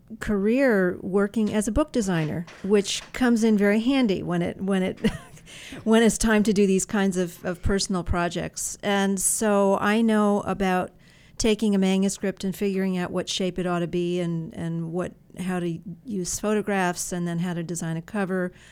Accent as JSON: {"language": "English", "region": "Massachusetts", "country": "United States", "tie": "born or raised there", "also_born_or_lived": "Vermont / New York / California", "lives_now": "Illinois, United States", "said": "Yeah, I grew up in Massachusetts, Vermont, New York, and then spent a little stint in California and then came to Illinois"}